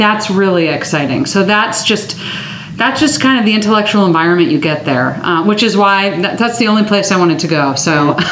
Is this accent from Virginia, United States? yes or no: yes; Alexandria, Virginia, United States; now in Loudoun County, United States; Forever. I'm actually from the Virginia suburbs. So I'm from Alexandria. I now live in Loudoun County.